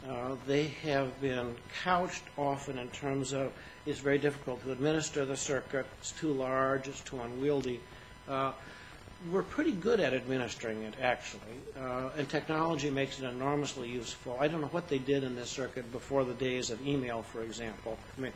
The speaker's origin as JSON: {"language": "English", "town": "Seattle", "region": "Washington", "country": "United States", "tie": "born or raised there", "also_born_or_lived": "California", "said": "While I've lived in California for the last 30 years, I grew up in Seattle."}